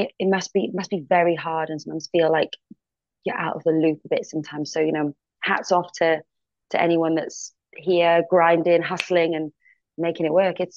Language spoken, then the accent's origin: English; Wales, United Kingdom; accent: Welsh; now in London, United Kingdom; I mean, like my Welsh accent is sort of gone now. I've lived in London for so long.